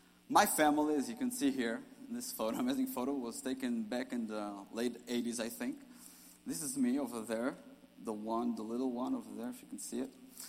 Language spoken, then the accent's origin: English; Israel; Growing up in Israel was pretty great.